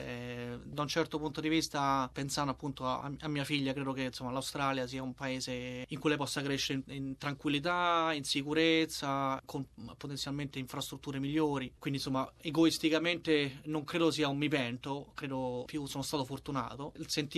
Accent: Rome, Lazio, Italy; also born or lived in Turin; nonostante appunto io sia nato a Torino ma cresciuto a Roma

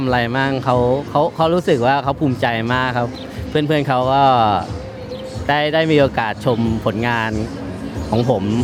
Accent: Bangkok, Thailand; born there; ผมเกิดที่กรุงเทพนะฮะ

